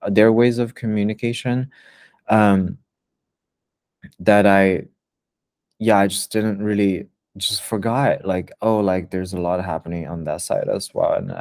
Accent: China; like for example in Shanghai earlier last year, and since my hometown is close to it

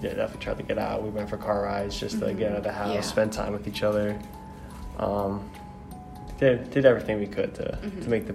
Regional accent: Connecticut, United States; Connecticut

